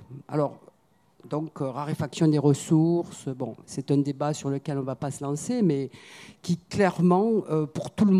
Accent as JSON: {"language": "French", "region": "Provence-Alpes-Côte d'Azur", "country": "France", "said": "Je suis du Sud-Est, peut-être ça s'entend. Et l'Empire romain, ben, quand on vit en Provence, il est déjà tout autour de nous."}